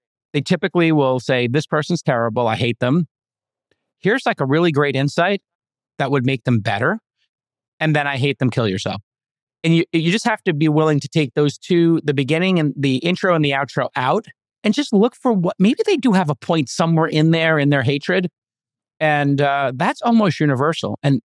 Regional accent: Brooklyn, New York, United States; So I grew up in Brooklyn, where you have to survive an onslaught of people telling your mom jokes on the stoop

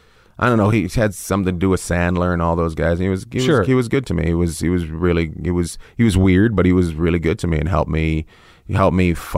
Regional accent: Canada; With, hey, I'm from Canada.

